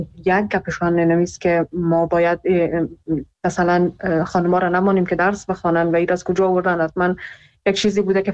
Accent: Iran; خودم در ایران بزرگ شدم و اونجا درس خوندم

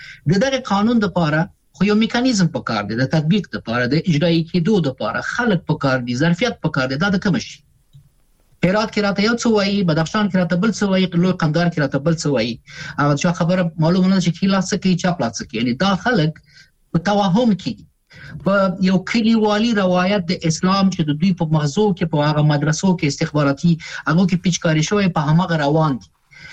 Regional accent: Afghanistan; ځکه چې مونږ افغانان یو، کنه وطن خو زموږ دی

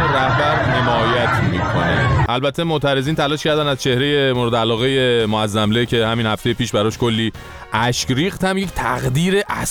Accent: Iran; اینجا خارجی ها وقتی میفهمن ما ایرانی هستیم

